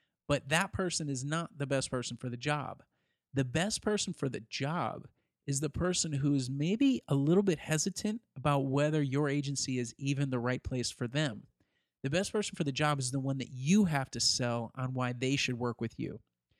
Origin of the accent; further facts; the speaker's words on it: Syracuse, New York, United States; When I go back to my hometown in Syracuse, New York, you know, I can't go to the mall.